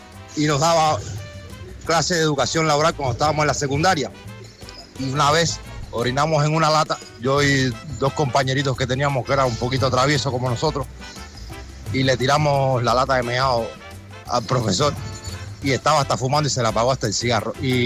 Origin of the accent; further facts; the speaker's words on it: Badalona, Catalonia, Spain; de Badalona.